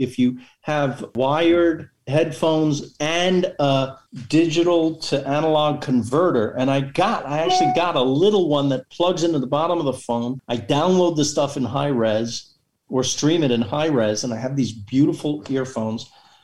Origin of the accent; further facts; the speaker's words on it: New City, New York, United States; where I grew up in New City, New York, in Rockland County, I didn't realize it